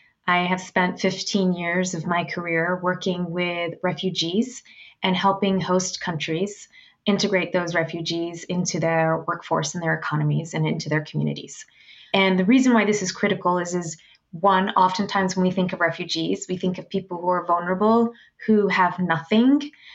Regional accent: Houston, Texas, United States; And we were raised up in Houston, Texas, and we were the quintessential version of poverty.

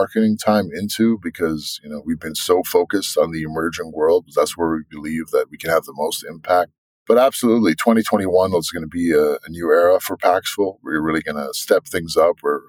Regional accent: New York, United States; I'm from the West. I grew up in New York.

